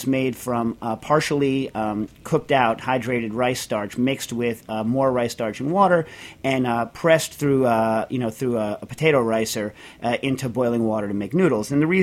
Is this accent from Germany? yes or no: no; East, United States; Of course, I'm from the East, so I call it supersat.